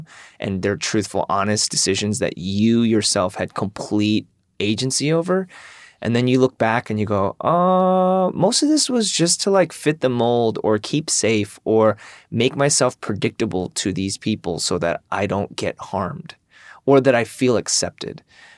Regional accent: Michigan, United States; You know, I'm from Michigan, and while I didn't experience intense overt racism

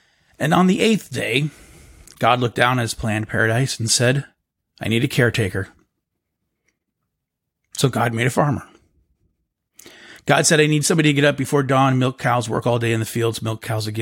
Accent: Portville, New York, United States; now in Houston, United States; So when you talk to me, I'll tell you that my hometown is Portville, New York, but I'm from Houston, Texas. And I'm from Houston, even though I'm not a native Texan, but I got bloodied into it.

